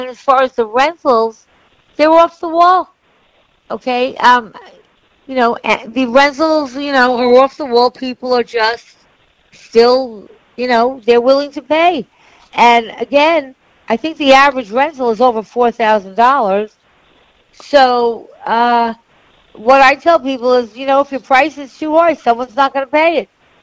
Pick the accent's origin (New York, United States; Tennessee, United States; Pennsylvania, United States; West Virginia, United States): New York, United States; because look, I was from Long Island